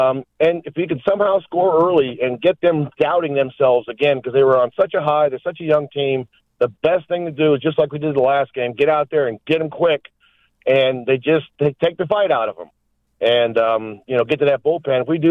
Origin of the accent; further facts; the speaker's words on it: Munroe Falls, Ohio, United States; if I was to tell you, Jeff, I'm really from Monroe Falls